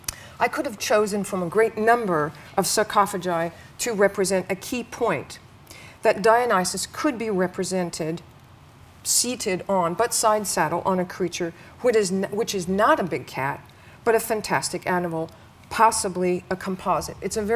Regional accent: California, United States; And I have to say, I grew up in California. Until I was 16, there was one sarcophagus in Southern California, and this is it.

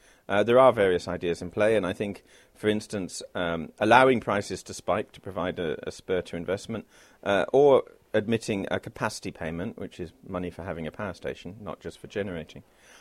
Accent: United Kingdom; here I am as a British citizen talking about a very Euro-federalist notion of handing powers to Brussels

